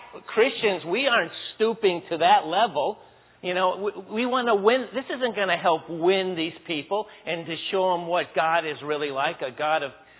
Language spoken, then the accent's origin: English; New York City, New York, United States; also born or lived in New Jersey; I grew up in New Jersey, New York City.